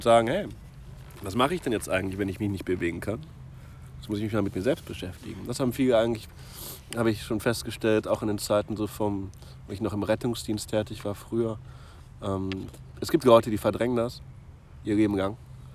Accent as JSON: {"language": "German", "country": "Germany", "tie": "born or raised there", "said": "Ich bin in Vereinigten Deutschland groß geworden als Europäer an der Stelle."}